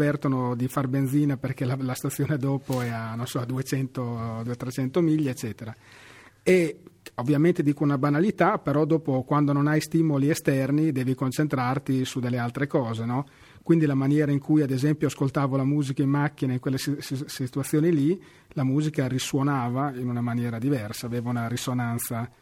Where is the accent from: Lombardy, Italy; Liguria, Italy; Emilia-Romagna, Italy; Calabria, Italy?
Emilia-Romagna, Italy; Modigliana; also born or lived in Faenza; io sono nato a Faenza, ma abito da sempre a Modigliana è un paese molto carino.